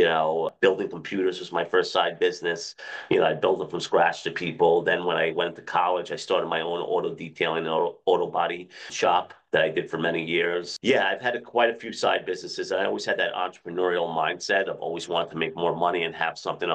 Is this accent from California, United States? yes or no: no; Queens, New York, United States; So I grew up in the 90s. I grew up in Queens, New York, right?